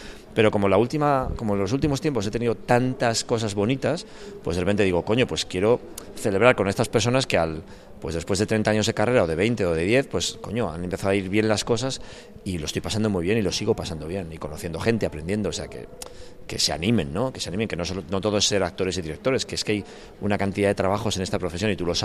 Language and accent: Spanish; Albelda de Iregua, La Rioja, Spain; hay tres chicos de mi pueblo Albel de Iregua, están estudiando arte dramático en Madrid